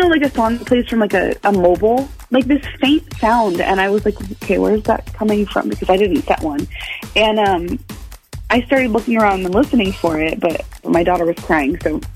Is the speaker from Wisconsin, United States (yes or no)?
yes; Madison, Wisconsin, United States; I'm from Madison.